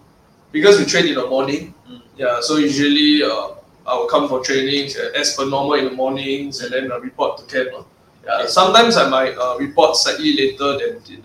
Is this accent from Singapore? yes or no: yes; Singapore; all Singaporean.